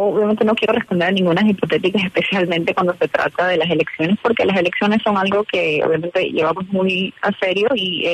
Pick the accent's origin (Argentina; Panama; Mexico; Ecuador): Panama; also born or lived in Russia; Yo soy nacida en Rusia, en la época que era Unión Soviética, y criada en Panamá.